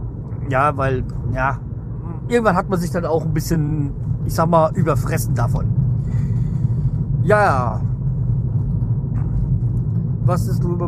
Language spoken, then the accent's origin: German; Hesse, Germany; born there; wie ich als gebürtiger Hesse